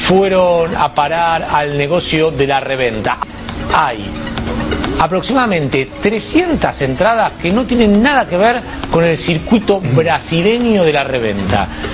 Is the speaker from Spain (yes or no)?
no; Argentina; teniendo en cuenta que somos argentinos y vivimos el flagelo de la reventa de los barras acá en la Argentina